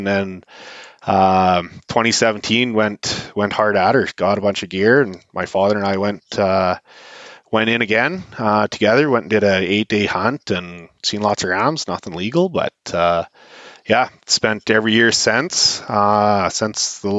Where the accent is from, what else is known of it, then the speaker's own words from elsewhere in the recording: Peace River Valley, Canada; Mule deer were crazy, growing up in the Peace River Valley.